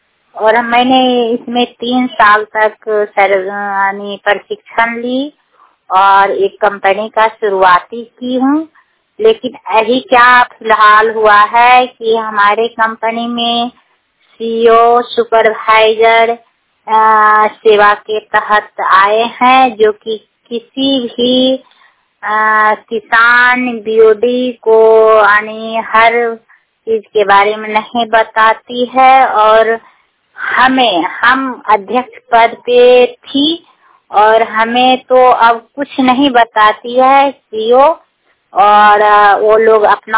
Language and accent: Hindi; Munger, Bihar, India; मैं मुंगेर जिला से हूँ, मुढ़ेरी पंचायत से।